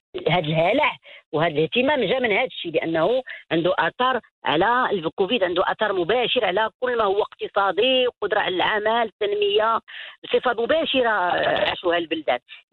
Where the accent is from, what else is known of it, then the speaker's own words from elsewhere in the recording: Morocco; باش تكون ملائمه للشكل ديال الوباء اللي عندنا في المغرب